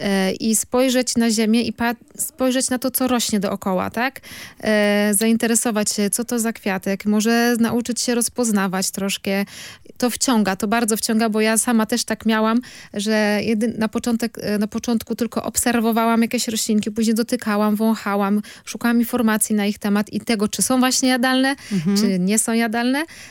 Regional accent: Pomeranian Voivodeship, Poland; I teraz można zrobić w kociołku przepyszną zupę rybną, zwłaszcza w sezonie u nas na Kaszubach. Robimy oprócz zupy rybnej z ogniska sielawę zawijaną w liście szczawiu.

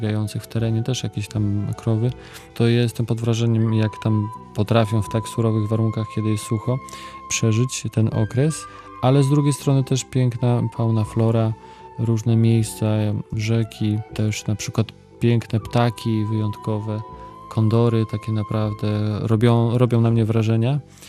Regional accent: Wejherowo, Pomeranian Voivodeship, Poland; now in Bolivia; Tak, tak, pochodzę z Wejherowa

